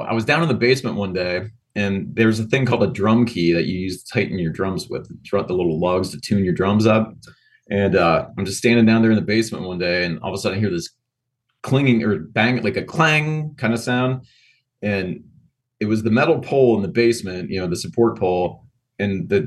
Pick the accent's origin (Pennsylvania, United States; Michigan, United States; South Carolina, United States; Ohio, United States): Ohio, United States; now in Texas, United States; I'm from the Midwest. So, you know, we moved down to Texas in 2010. So we've been here 15 years, but, you know, lived in Ohio for most of my life, actually.